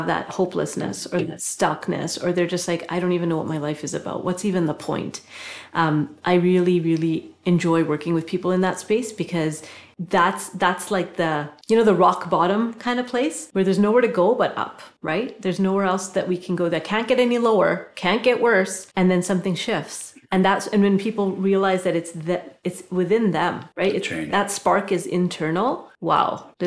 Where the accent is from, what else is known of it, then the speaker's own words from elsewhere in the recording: Calgary, Alberta, Canada; also born or lived in England; So I was born in England. And then we came to Canada when I was about 5. Grew up in Calgary, had family in Vancouver, went to school in California.